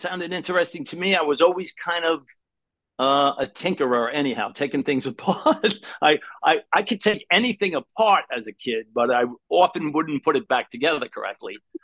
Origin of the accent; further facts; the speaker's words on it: Brooklyn, New York, United States; also born or lived in Macon, Georgia / Raleigh, North Carolina; now in Pomona Park, United States; I currently live in Pomona Park, Florida. I'm born and raised in New York.